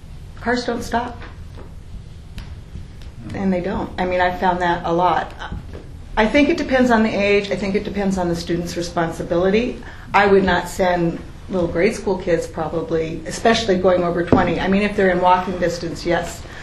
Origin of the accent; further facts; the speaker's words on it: Salem, United States; I have not here, but I'm growing up in Salem. I rode the bus all the time